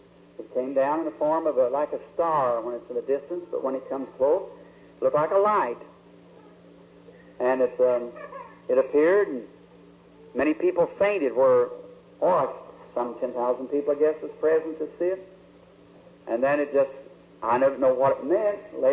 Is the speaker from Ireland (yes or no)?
yes; Ireland; We're Irish by descent and by nationality, rather.